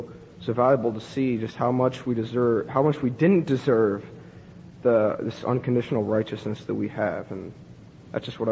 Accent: Columbus, United States; I'm from Columbus, and I'm 15.

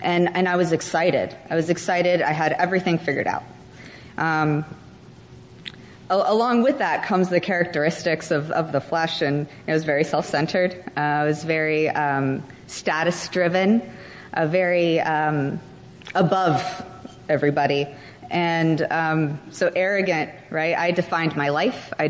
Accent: Houston, Texas, United States; And I'm not from Ohio, I'm from Houston. And so I moved to Ohio to go to college

